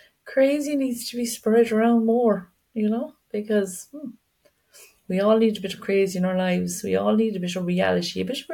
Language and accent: English; Ireland; So, you know, we're so hard on ourselves, aren't we? As Irish people, we're just so hard.